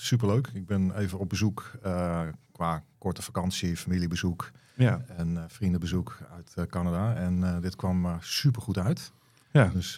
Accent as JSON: {"language": "Dutch", "town": "Baarn", "region": "Utrecht", "country": "Netherlands", "said": "Ja, ik ben 47 jaar. Ik kom oorspronkelijk uit Baren."}